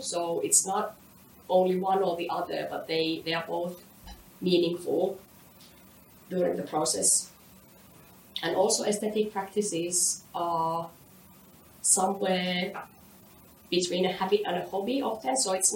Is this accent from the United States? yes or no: no; Finland; English is a second language; now in Australia; I have lived abroad for nearly a third of my life. So I was born and raised in Finland, but since then I've lived in a number of different countries, and currently I live in Australia.